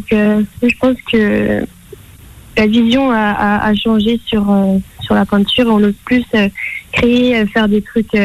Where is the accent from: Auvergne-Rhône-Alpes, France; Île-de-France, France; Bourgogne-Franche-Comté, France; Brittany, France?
Brittany, France; Saint-Brieuc; born there; je suis née à Saint-Brieuc, du coup je suis encore plus contente de faire la compétition où j'habite. je connais très bien la Bretagne.